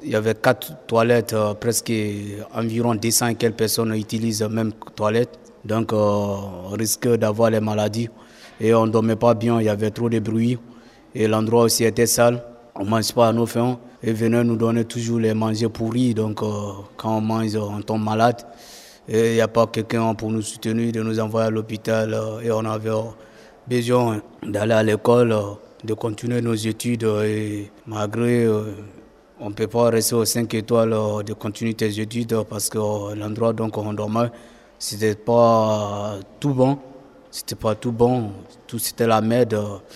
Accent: Guinea; now in Lille, France; Je viens de la Guinée-Conakry, mon pays d'origine c'est la Guinée-Conakry, je suis guinéen. Je suis en France, ça fait 6 mois, précisément à Lille.

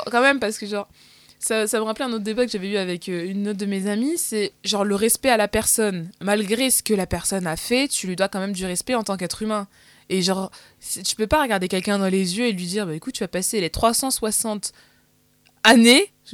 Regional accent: France; Déjà, nous, avec nos yeux de Français, on est choqués. Parce que chez nous, en France, comme la peine de mort est interdite...

